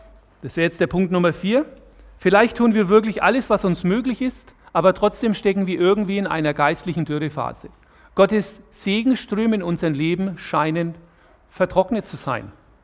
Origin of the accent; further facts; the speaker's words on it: Nuremberg, Bavaria, Germany; ich komme ja aus Nürnberg, Marienberg, in die Gemeinde bin ich getauft worden.